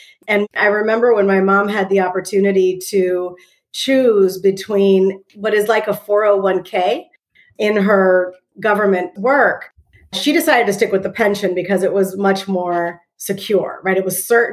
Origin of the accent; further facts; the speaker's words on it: Puerto Rico; also born or lived in Germany; now in United States; I am the only daughter of a single Puerto Rican mother. And I was born in Germany. I come from a military family. And when I was about 5 years old, we moved back to Puerto Rico.